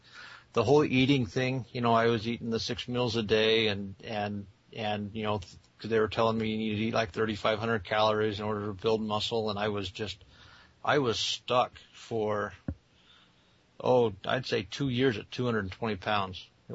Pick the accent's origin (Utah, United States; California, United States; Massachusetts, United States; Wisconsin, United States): Utah, United States; Salt Lake City; I'm from Salt Lake City, Utah.